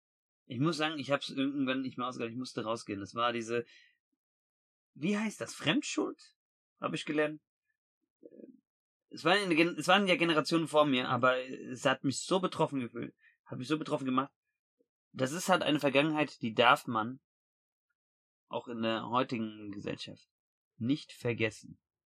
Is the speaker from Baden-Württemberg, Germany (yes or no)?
no; Frankfurt, Hesse, Germany; wobei ich als Frankfurter sagen muss, halte den Ball flach